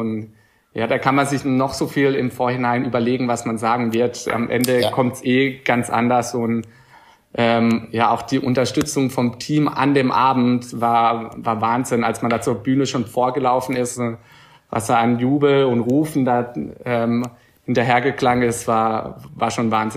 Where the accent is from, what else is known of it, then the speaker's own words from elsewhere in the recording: Baden-Württemberg, Germany; now in Traunstein, Germany; Also in meiner Heimat, die Badische Zeitung hat gleich groß drüber berichtet